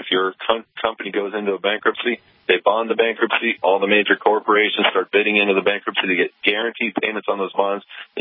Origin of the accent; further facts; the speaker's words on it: United States; I am an American, and I am proud of my nation.